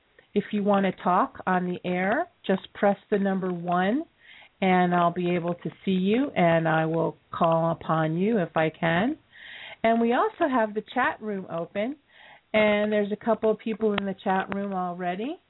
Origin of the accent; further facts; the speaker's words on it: New York, United States; Although I'm from New York, so there you have it.